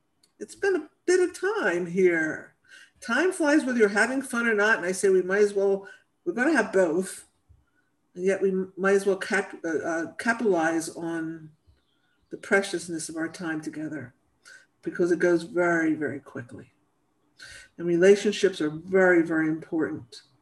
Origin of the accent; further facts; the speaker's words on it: England, United Kingdom; I'm from England.